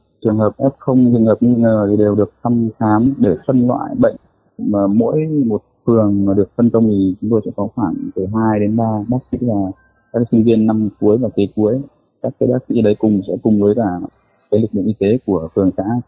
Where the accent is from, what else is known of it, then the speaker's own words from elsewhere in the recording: Northern Vietnam, Vietnam; Chúng tôi thì là người miền Bắc, và các cái vấn đề là vào trong Nam thì sẽ có một chút khác nhau về các cái văn hóa